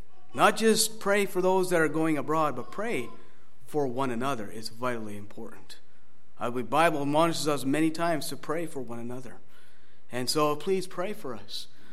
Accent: Kenora, Ontario, Canada; many a time back home in Kenora, that there are people that never heard the gospel once. You know, my hometown, where I came from, never heard the gospel once in their life.

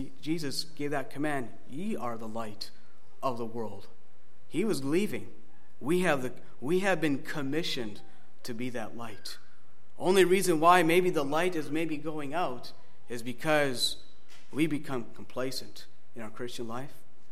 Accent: Kenora, Ontario, Canada; many a time back home in Kenora, that there are people that never heard the gospel once. You know, my hometown, where I came from, never heard the gospel once in their life.

